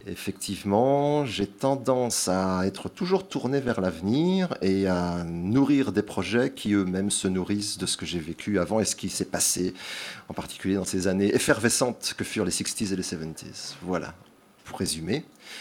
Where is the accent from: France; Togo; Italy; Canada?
France; Nantes, Pays de la Loire; born there; Je suis né à Nantes, donc dans les années 50, en 57.